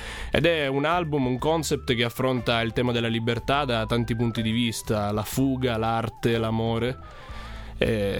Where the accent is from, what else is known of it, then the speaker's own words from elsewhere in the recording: Sicily, Italy; io sono siciliano di Siracusa, di un paesino vicino Siracusa